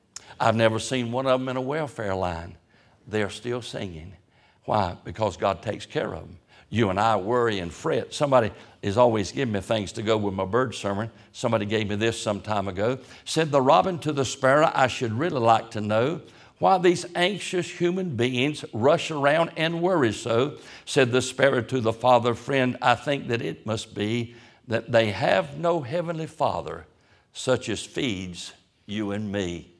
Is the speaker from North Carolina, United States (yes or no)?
yes; Roanoke Rapids, North Carolina, United States; When I was born over in Eastern North Carolina, we were in Eastern, but up in Roanoke Rapids, 1946